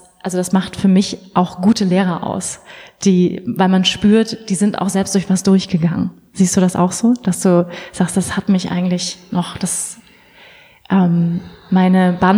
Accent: Schleswig-Holstein, Germany; Ich bin ja in Schleswig-Holstein groß geworden übrigens.

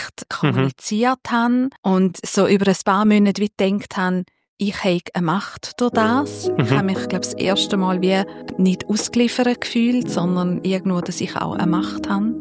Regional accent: Graubünden, Switzerland; Also aufgewachsen bin ich wirklich als Bauernmädchen in den Bündner Bergen.

